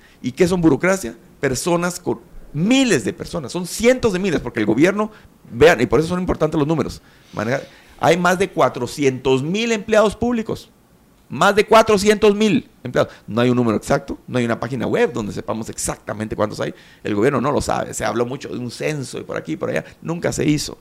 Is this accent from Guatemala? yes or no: yes; Guatemala